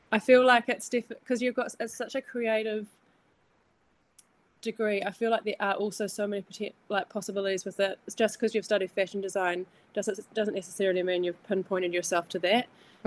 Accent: Maraekakaho, Hawke's Bay, New Zealand; from the brand Jessica Flora. I grew up in Hawke's Bay on a farm inland from Hastings in a town called Murakakaho. Loved it. It was a sheep and beef farm

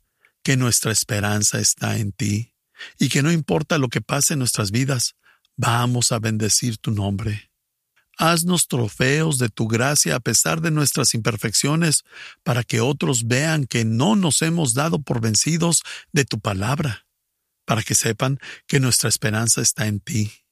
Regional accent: Ecuador; soy del Ecuador.

